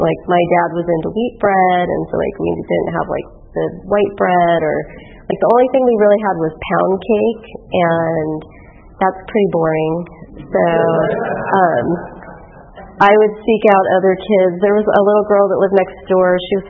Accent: California, United States; And I'm from the Valley, so I drove here this morning from the West Valley, so that was nice.

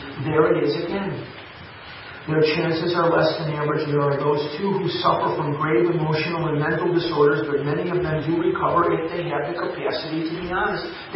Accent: Arizona, United States; We're from Arizona.

